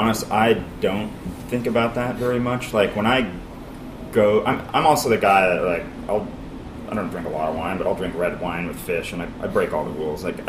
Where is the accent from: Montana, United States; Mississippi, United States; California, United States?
Montana, United States; now in Portland, United States; No, I'm from Montana originally, and so Portland is kind of where you end up.